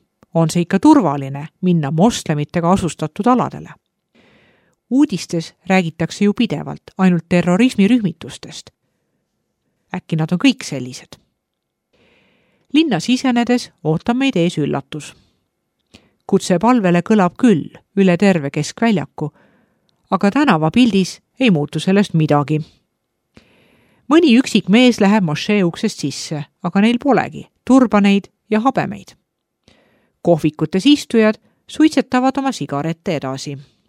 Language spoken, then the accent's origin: Estonian; Bihać, Federation of Bosnia and Herzegovina, Bosnia & Herzegovina; Minu kodulinn Bihać ja seda ümbritsev Unasana maakond on peaaegu 100% moslemi elanikkonnaga.